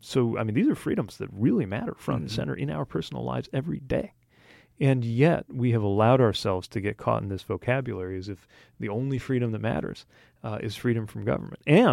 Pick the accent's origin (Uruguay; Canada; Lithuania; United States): United States; Indiana; And one thing that people in my home state of Indiana have in common with people in Puerto Rico, fellow Americans